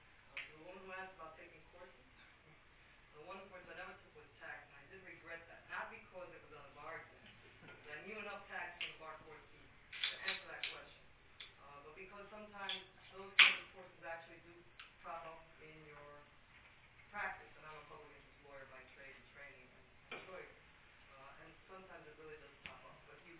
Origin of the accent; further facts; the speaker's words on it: New York, United States; I'm also from New York.